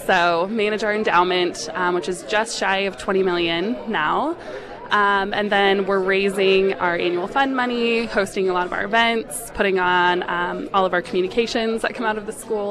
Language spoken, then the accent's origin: English; South Dakota, United States; I'm not. I'm actually from South Dakota.